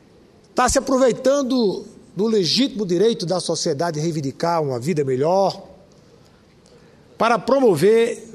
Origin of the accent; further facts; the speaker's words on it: Natal, Rio Grande do Norte, Brazil; lá na minha cidade, lá em Natal